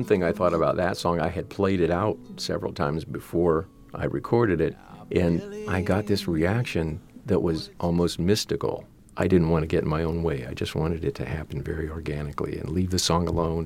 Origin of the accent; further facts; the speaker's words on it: Akron, Ohio, United States; Yeah, I grew up in an Akron that doesn't really exist anymore because the expressway came through when I was a very young kid and took our neighborhood.